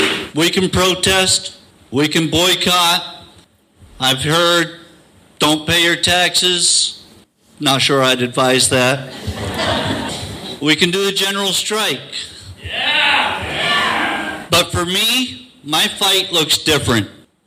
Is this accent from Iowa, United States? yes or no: no; Winthrop, Maine, United States; I'm from Winthrop, Maine.